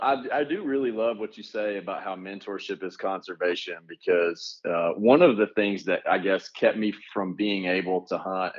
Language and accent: English; Texas, United States; Well, so, I mean, I grew up in East Texas. My family moved a ton.